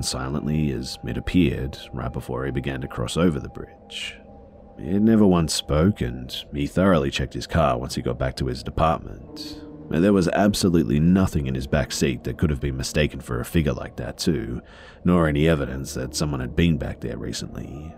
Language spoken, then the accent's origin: English; United Kingdom; It was my first time traveling alone, out of the country in general. I'm British, but I loved it.